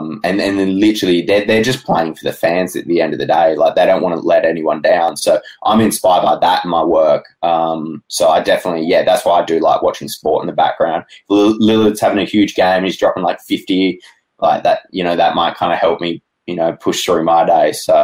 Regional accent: Adelaide, South Australia, Australia; just doing full-time design jobs in my hometown in Adelaide

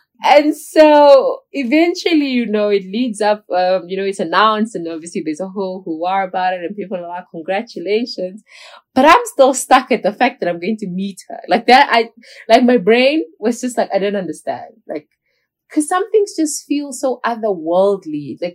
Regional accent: Namibia; I do charity work within my home country, Namibia.

